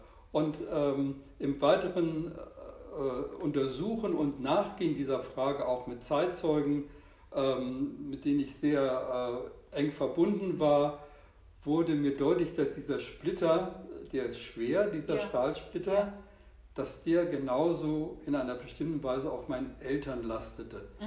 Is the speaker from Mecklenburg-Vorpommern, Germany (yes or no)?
yes; Rerik, Mecklenburg-Vorpommern, Germany; ich bin in Rerik-Wustrow aufgewachsen an der Ostsee